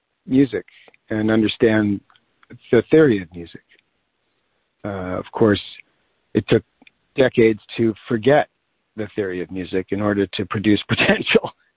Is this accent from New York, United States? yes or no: yes; Poughkeepsie, New York, United States; My growing up in Poughkeepsie, New York, there's this folk tradition that my mother really came out of, growing up in Queens.